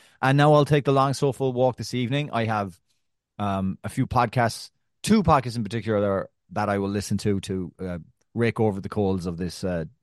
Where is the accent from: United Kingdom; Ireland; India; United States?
Ireland; I'm Irish. I don't just postpone them.